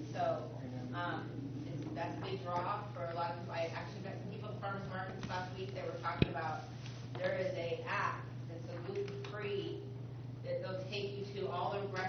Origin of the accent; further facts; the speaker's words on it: West Coast, United States; now in Columbia City, United States; I'm actually originally from the West Coast. This is a small town sort of similar to where I've been raised up in.